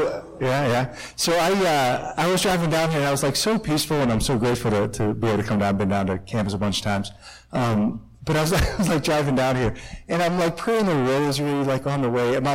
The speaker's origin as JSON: {"language": "English", "town": "Pittsburgh", "region": "Pennsylvania", "country": "United States", "said": "as John Paul mentioned, and I am from Pittsburgh."}